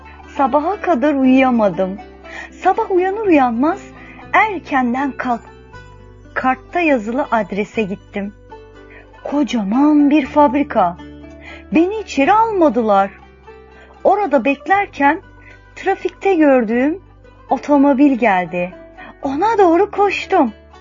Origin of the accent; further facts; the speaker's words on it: Ankara, Turkey; Ankara'nın varoşlarında doğdum, büyüdüm.